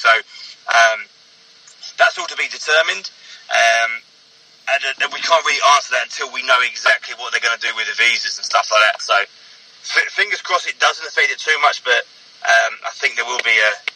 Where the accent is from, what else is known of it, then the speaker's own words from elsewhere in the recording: East of England, United Kingdom; now in Australia; No, I'm originally from Essex. So I've been here 7 years.